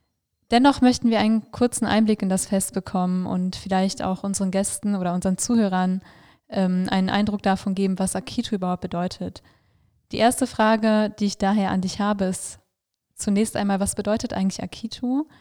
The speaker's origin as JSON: {"language": "German", "town": "Paderborn", "region": "North Rhine-Westphalia", "country": "Germany", "said": "ich komme aus Paderborn."}